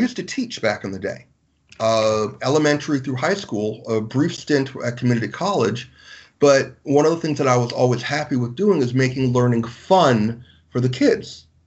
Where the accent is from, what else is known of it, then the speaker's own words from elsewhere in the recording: Chagrin Falls, Ohio, United States; also born or lived in Cleveland; I was born in Cleveland. I grew up in a small tourist town, mostly white, called Chagrin Falls.